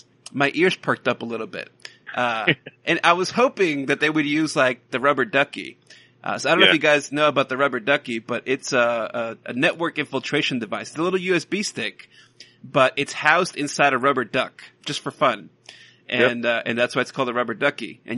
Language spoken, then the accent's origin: English; New York, United States; But so I grew up in New York. I grew up not very far from Yankee Stadium.